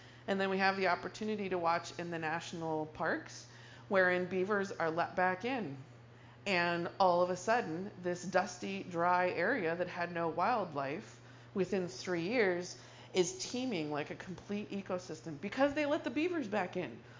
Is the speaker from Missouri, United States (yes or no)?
no; California, United States; I think of, especially since I'm from California, I think of controlled burns.